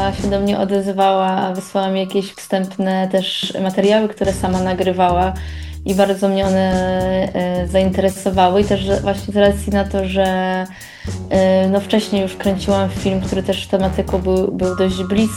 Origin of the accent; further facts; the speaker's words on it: Lublin, Lublin Voivodeship, Poland; To pewnie mogłabym zacząć od wątku Majdanka, z którym wychowałam się i żyłam na co dzień w mieście, które ma tak ciężką historię.